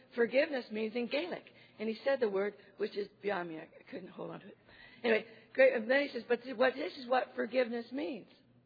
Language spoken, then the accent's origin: English; Los Angeles, California, United States; I'm from California, Los Angeles. Tujunga is a little town there.